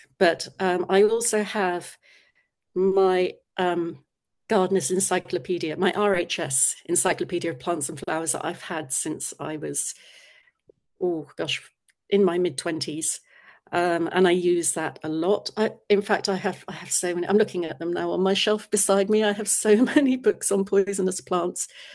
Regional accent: London, United Kingdom; now in Brighton, United Kingdom; I came down from London. I'm a down from Londoner, dear fella, as they call us in Brighton.

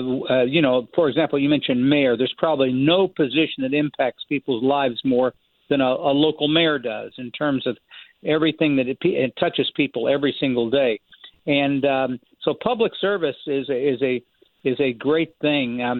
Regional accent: Kansas, United States; I knew a little bit about farm issues because I was from Kansas and knew about cattle and wheat and other commodities.

